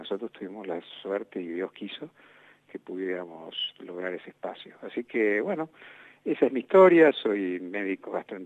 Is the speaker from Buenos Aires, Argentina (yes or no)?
yes; Buenos Aires, Argentina; Yo soy porteño. Nací en Caballito.